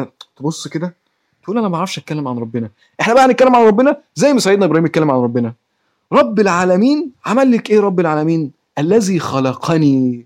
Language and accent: Arabic; Egypt; جات من نهر، او جات من نهر النيل، او عن نهر النيل عندنا في مصر،